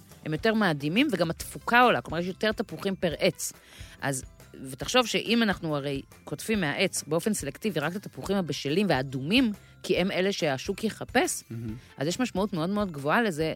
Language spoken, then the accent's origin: Hebrew; Ra'anana, Central District, Israel; אני לא ראיתי מאז הילדות שלי ברעננה.